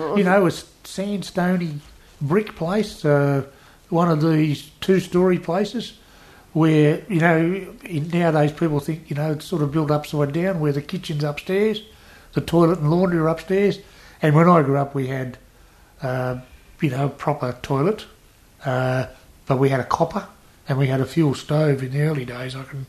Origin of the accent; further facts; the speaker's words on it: Millers Point, New South Wales, Australia; what binds us together is the fact that we grew up together in Millers Point. You know, I played football for Millers Point. I grew up there. I had a business in Millers Point.